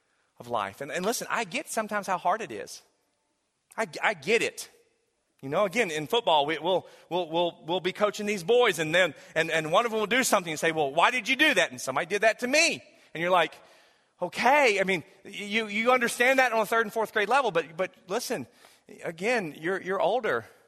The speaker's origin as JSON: {"language": "English", "country": "United States", "said": "I'm an American, but again, my citizenship is ultimately in heaven."}